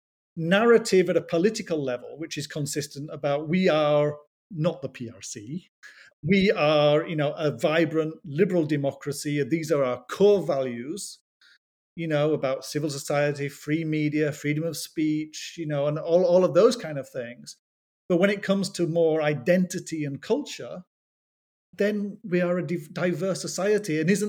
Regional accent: England, United Kingdom; if people say to me, what is it about being English? I don't know where to start.

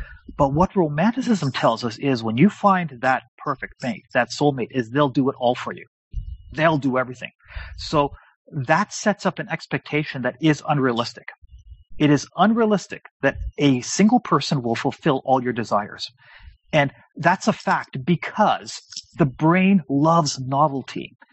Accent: Canada; I'm born and raised in Canada. I grew up in a metropolitan city. I'm a white guy.

